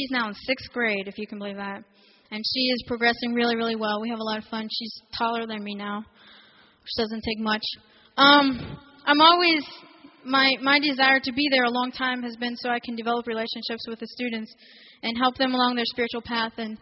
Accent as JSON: {"language": "English", "country": "United States", "said": "my aide is Paraguayan, and I'm American."}